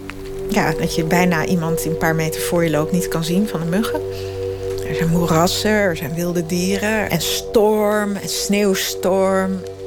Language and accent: Dutch; Sweden; Ik kom uit Zweden.